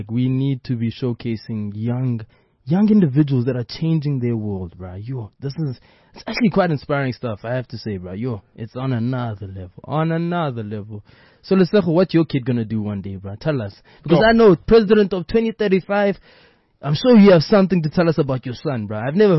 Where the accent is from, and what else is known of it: South Africa